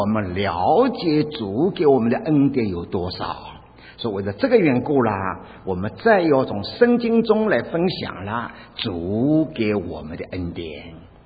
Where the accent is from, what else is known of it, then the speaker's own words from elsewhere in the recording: China; 我们中国人呢，常常在腔当中就省吃俭用的啦